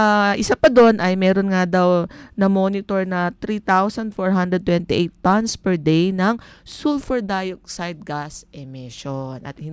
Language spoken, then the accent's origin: Tagalog; Ilocos Region, Philippines; Kasi taga Pangasinan ako. Umabot talaga doon. Bata pa ako.